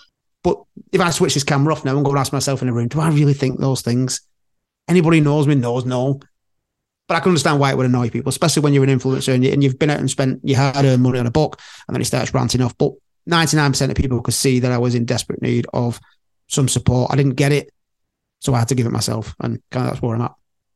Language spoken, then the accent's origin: English; Liverpool, North West England, United Kingdom; accent: Scouse; And I know what I'm like as a Scouser. You know, I know what my family are like, who all speak Scouse.